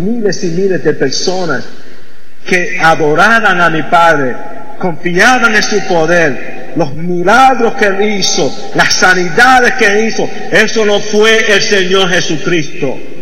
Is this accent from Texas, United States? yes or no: no; New York, United States; also born or lived in Puerto Rico; Nací en Puerto Rico y fui criado en Nueva York.